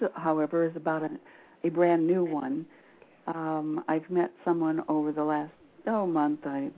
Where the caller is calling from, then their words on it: Phoenix, Arizona, United States; I'm in Arizona.